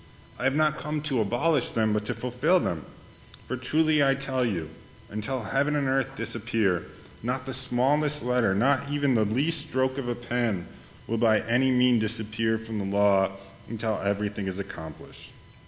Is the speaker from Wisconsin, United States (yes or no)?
yes; Wisconsin, United States; So I thought, since I'm from Wisconsin, we love snow.